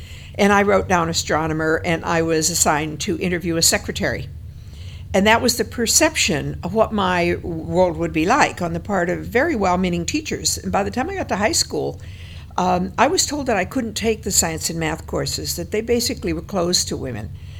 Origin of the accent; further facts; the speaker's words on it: Aberdeen, South Dakota, United States; I grew up in Aberdeen, South Dakota. And when I was a child, the population of Aberdeen was about 25,000. It's actually shrunk since then. It was third largest city in South Dakota at the time.